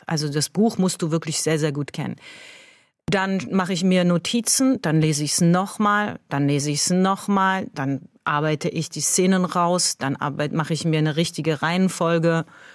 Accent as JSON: {"language": "German", "country": "Iran", "said": "ohne Schleier zu drehen als Iranerin und in der Öffentlichkeit aufzutreten, ist etwas, was Probleme bereitet."}